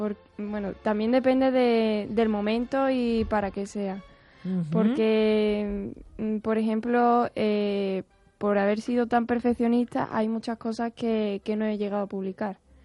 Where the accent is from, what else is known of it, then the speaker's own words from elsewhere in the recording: Seville, Andalusia, Spain; De Sevilla.